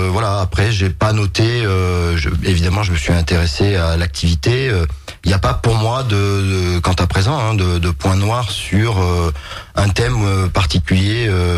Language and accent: French; Auvergne-Rhône-Alpes, France; je suis originaire de l'Allier. J'ai 40 ans cette année. J'ai grandi dans ce département. J'ai ensuite poursuivi mes études à Clermont-Ferrand